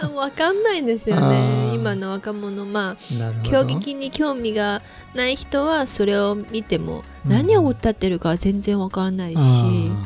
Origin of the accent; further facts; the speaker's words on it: South China, China; Japanese is a second language; 朝起きたら、あのうちの地元南の方なので、あの汤圆、